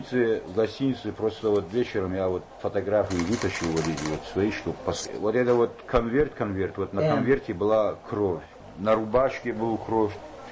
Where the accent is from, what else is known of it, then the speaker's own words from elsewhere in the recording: Russia; я ему сказал, что … что я из России